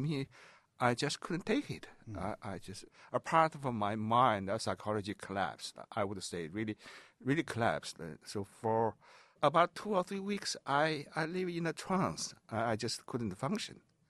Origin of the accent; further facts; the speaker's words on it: China; English is a second language; moved away as an adult; now in United States; Yes, because I lived in China for 29 years before I came to the States. That was part of myself, my past.